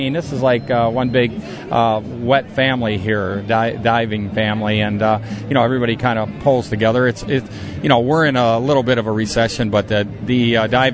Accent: Utah, United States; I'm from Utah.

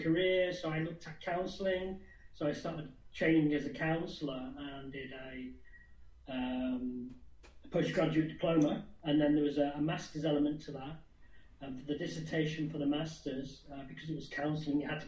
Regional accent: United Kingdom; But being British, I couldn't express that.

